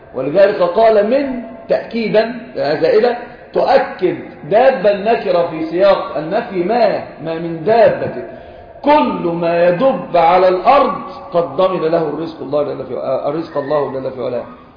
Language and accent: Arabic; Egypt; مثلا فهد عندنا في مصر يقولون